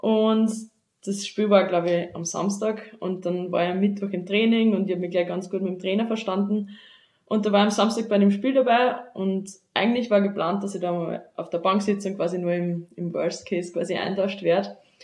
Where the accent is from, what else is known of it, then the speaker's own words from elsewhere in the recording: Seitenstetten, Lower Austria, Austria; now in Vienna, Austria; ich komme aus Bezirk am Stetten, genauer gesagt aus Seitenstetten, wohne jetzt aber schon seit mittlerweile 5 Jahren in Wien. Ich bin 24 Jahre alt